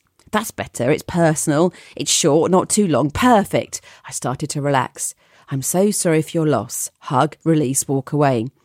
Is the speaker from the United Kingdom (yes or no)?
yes; Scotland, United Kingdom; I grew up in Scotland in a small cul-de-sac, and the neighbours that lived around my mum and dad's house were much older.